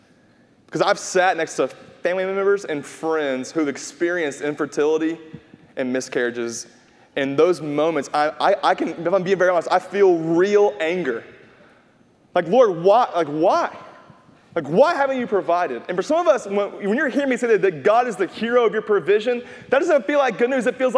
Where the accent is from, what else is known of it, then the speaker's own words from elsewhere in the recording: North Carolina, United States; hey, we're from North Carolina. We should know this.